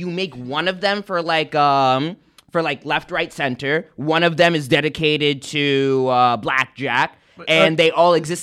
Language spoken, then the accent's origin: English; Queens, New York, United States; born there; So I claim Jamaican because I was born in Jamaica.